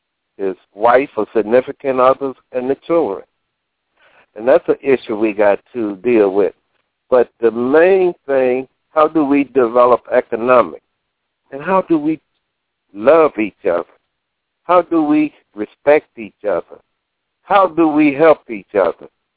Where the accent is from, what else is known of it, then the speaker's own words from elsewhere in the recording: New Jersey, United States; But growing up in Jersey back in the day, I guess … can tell you, we all was trying to get our exploits on in music.